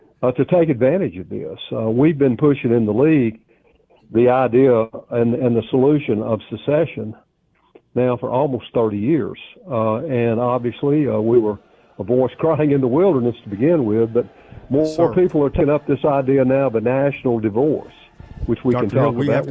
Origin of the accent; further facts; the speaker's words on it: the South, United States; as a Southerner